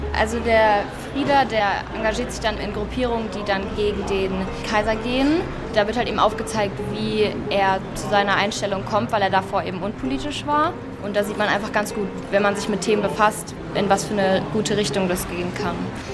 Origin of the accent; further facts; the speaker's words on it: Freiburg, Baden-Württemberg, Germany; ich bin 19 Jahre alt und ich komme hier aus Freiburg.